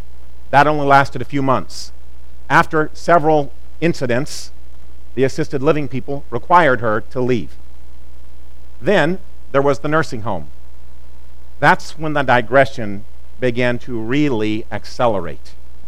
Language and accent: English; Columbia, Missouri, United States; We grew up in Columbia, Missouri. That's where Mom still lived at the time.